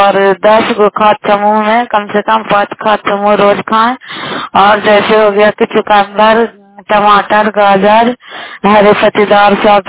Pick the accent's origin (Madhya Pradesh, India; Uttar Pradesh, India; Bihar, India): Bihar, India; Bairiganj; नालंदा जिला कराय ब्लॉक मकराता पंचायत ग्राम बैरीगंज की निवासी हूँ और कराय ब्लॉक की निवासी हूँ।